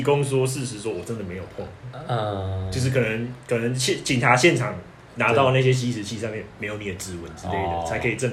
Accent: Taiwan

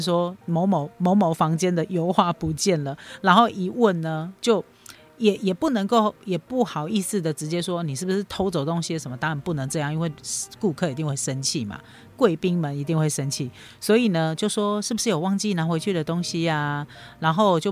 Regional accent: Taiwan

